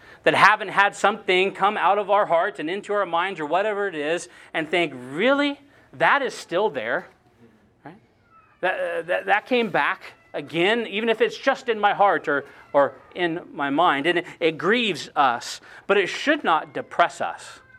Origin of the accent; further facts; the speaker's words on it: Seattle, Washington, United States; I mean, I was from Seattle, right? I wasn't thinking about corn.